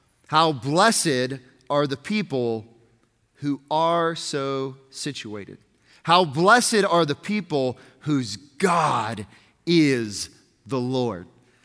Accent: Southlake, Texas, United States; Now, as much as I love being a Southlakean, and I love being a Texan, and I love being an American

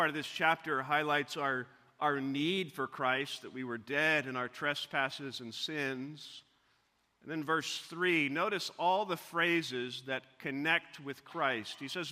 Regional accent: Missouri, United States; I remember once as a young boy growing up in Missouri

